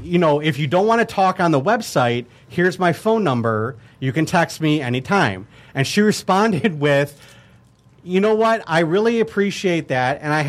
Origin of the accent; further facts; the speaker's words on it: Hamtramck, Michigan, United States; I grew up in Hamtramck because that's where I live, in Hamtramck. I grew up in Hamtramck.